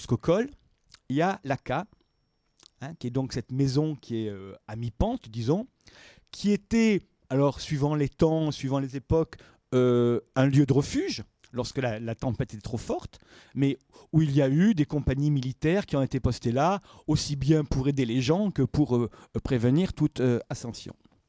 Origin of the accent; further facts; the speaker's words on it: Nice, Provence-Alpes-Côte d'Azur, France; Je suis niçois, même si j'ai vécu longtemps ailleurs, Sioux-Niçard, et je suis sensible aux trois frontières niçoises.